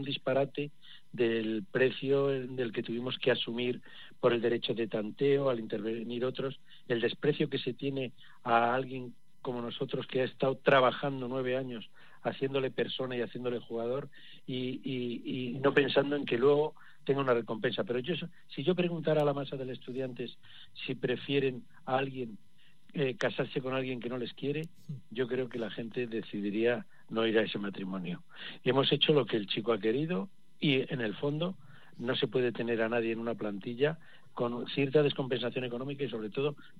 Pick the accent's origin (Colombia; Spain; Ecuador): Spain; Yo soy un español rarito